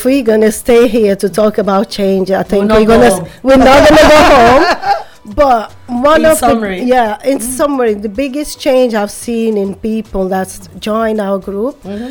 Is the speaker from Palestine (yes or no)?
no; Cape Verde; English is a second language; now in Salford, United Kingdom; because I come from Portuguese country, which Cape Verde, and I've been living in Salford for the last 21, 22 years.